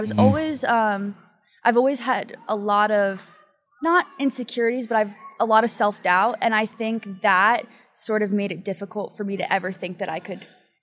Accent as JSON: {"language": "English", "region": "Pennsylvania", "country": "United States", "said": "I'm from Pennsylvania, so we were navigating it."}